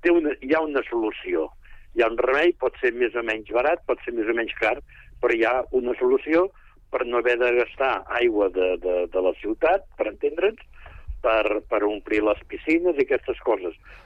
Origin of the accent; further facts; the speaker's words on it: El Prat de Llobregat, Catalonia, Spain; Jo, com heu dit, soc del Prat.